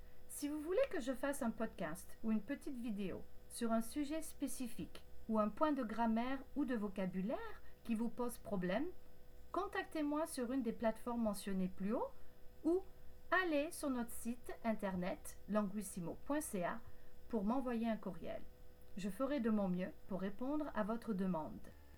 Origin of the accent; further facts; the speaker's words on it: France; Venant de l'extérieur, j'ai grandi en France